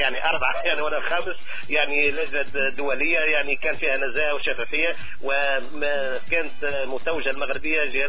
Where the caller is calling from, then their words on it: Qatar; لكن انا قلت يعني من قطر فقط مش نكون خارج